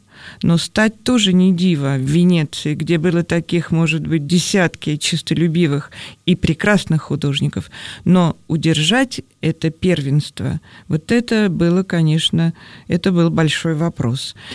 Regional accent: Moscow, Russia; я родилась и живу в Москве

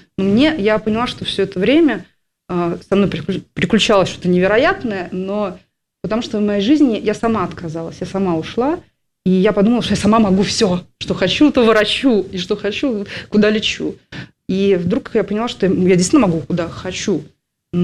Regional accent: Saint Petersburg, Russia; я петербурженка, я люблю очень этот город и с удовольствием сюда приезжаю

